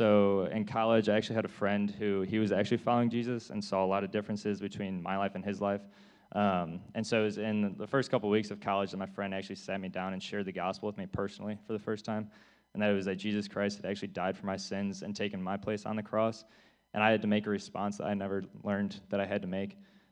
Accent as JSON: {"language": "English", "town": "Ottawa", "region": "Ontario", "country": "Canada", "tie": "born or raised there", "said": "I grew up in church in Ottawa all my life"}